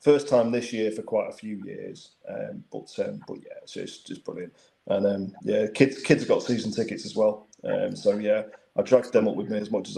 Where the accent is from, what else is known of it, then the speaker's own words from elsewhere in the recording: Hazel Grove, North West England, United Kingdom; I grew up in Hazel Grove, so I was Stockport all the way through.